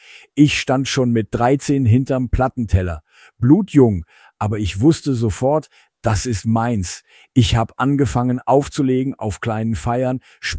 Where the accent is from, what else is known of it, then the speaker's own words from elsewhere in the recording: Nolle, Lower Saxony, Germany; Ich komme ursprünglich aus Nolle. Das gehört heute zu Dissen am Teutoburger Wald. Also erstmal so gar nicht Ruhrpott, auch wenn mich heute die meisten für einen echten Pottler halten.